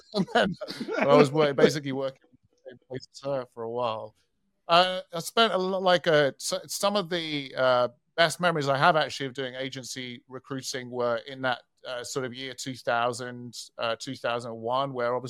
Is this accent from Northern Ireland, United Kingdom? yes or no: no; Nottingham, East Midlands, United Kingdom; born there; because I was born in Nottingham.